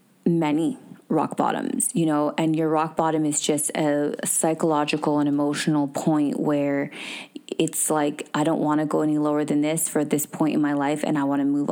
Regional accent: Canada; we were adopted by an amazing, incredible woman, and we were raised in Canada.

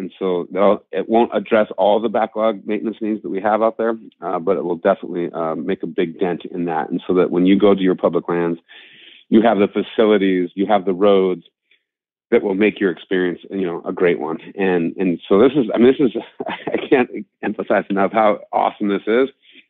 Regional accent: Montana, United States; in my home state of Montana. 70% of our fishing access sites are paid for by the Land and Water Conservation Fund

